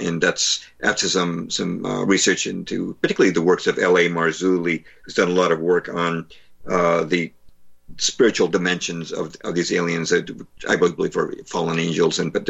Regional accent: Lexington, Massachusetts, United States; I grew up in Lexington, Mass, and I used to walk by the Battle Green every day.

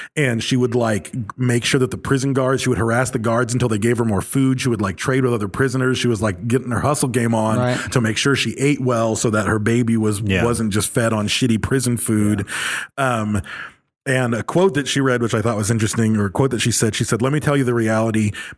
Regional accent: Michigan, United States; born there; moved away; I mean, I was born in Michigan and I came in 89.

